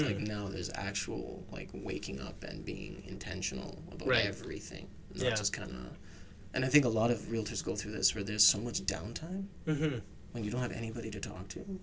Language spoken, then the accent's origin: English; Calgary, Alberta, Canada; I was 14. I grew up in Calgary, Alberta.